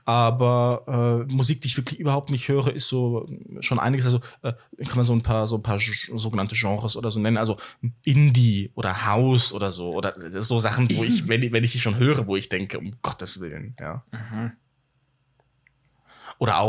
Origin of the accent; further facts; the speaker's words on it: North Rhine-Westphalia, Germany; Am Wochenende gehe ich die Rehe füttern, denn ich komme ja auch aus dem Münsterland.